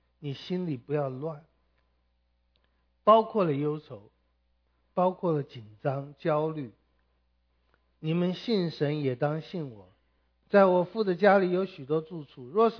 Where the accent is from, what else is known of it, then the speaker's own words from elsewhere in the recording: China; 我们中国人说利令智昏，其实惧怕也叫智昏